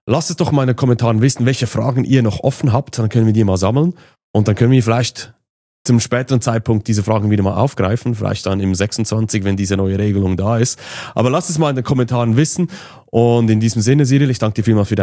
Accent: Switzerland; ich als Schweizer über DFX oder andere Plattformen

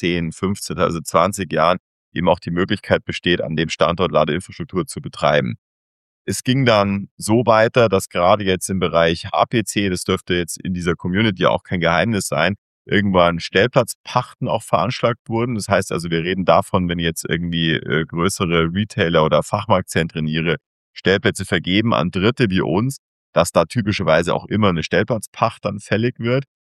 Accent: Munich, Bavaria, Germany; meine Heimatstadt München, unsere Heimatstadt München, wo wir mit Wireland auch sitzen.

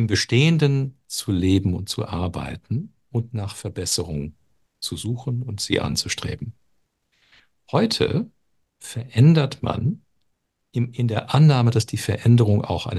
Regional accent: Toronto, Ontario, Canada; German is a second language; moved away as an adult; now in Germany; Ich bin Kanadier, ich kam aus Toronto, habe mein Studium in Deutschland abgeschlossen und dann bin ich geblieben

